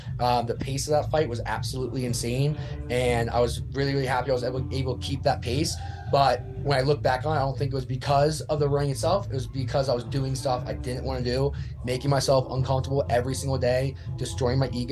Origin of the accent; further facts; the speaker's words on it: California, United States; We grew up in Cali, so I was always scared of the water.